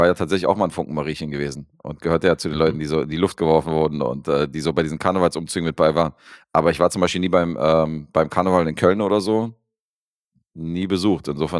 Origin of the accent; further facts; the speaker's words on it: Belgrade, Serbia; also born or lived in Berlin; Ich bin ja erstens bin ich Berliner hier deutscherseits und in Serbien bin ich ja in der Hauptstadt groß geworden.